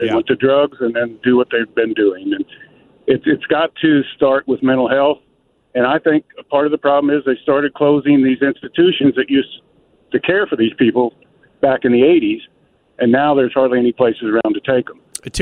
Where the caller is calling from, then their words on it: Perryville, Missouri, United States; I'm calling from Perryville, South St. Louis, about 80 miles.